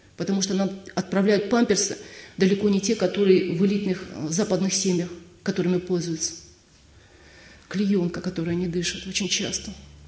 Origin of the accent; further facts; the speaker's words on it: Magnitogorsk, Chelyabinsk Oblast, Russia; now in Sredneuralsk, Russia; из которого я приехала в Среднеуральский монастырь, из Магнитогорска, это очень крупный, достаточно крупный город.